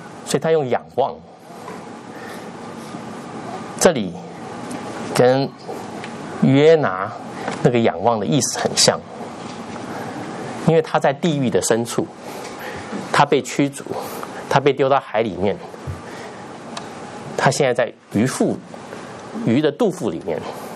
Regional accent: Taipei, Taiwan; 我不是南部的人，我是北部的天龙国的，

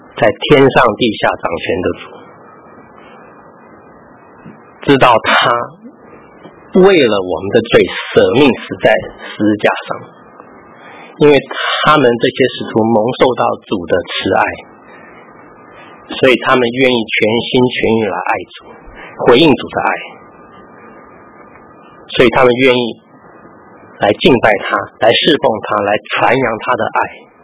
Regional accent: Taiwan; 我常常被人家取笑我是外省人第二代，然后我的台湾话呢一讲呢，我母亲那边的亲戚就笑翻了

